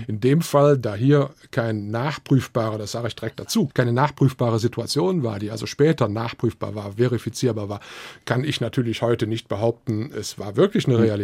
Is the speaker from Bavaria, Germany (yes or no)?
no; Cologne, North Rhine-Westphalia, Germany; accent: Rhenish; Ich bin ja Kölner und dann spreche ich dann auch so ein gepflegtes, adenauerisches Rheinisch.